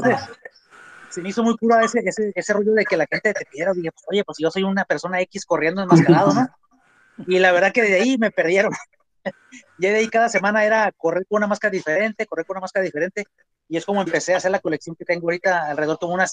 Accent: Guadalajara, Jalisco, Mexico; now in Tijuana, Mexico; Yo migro para Tijuana, pues emigro para Tijuana, y aquí, pues obviamente vengo de Guadalajara, del fútbol.

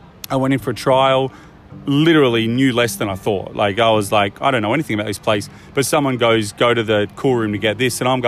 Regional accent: Bathurst, New South Wales, Australia; now in Sydney, Australia; I'm a country boy from Bathurst. I've moved to Sydney.

